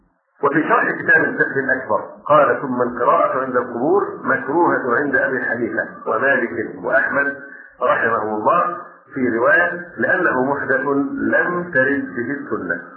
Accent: Egypt; لا توجد غير عندنا في مصر للأسف الشديد

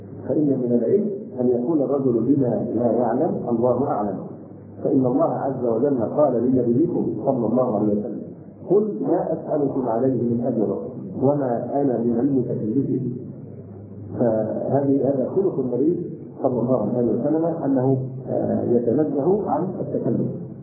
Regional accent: Egypt; عندنا في مصر تقالدنا للاسف الشديد

